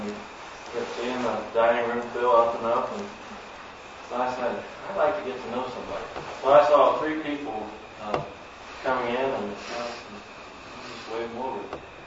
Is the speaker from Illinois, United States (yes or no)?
no; Kentucky, United States; I want you to know that I'm from Kentucky, and I'm sure I'm lucky.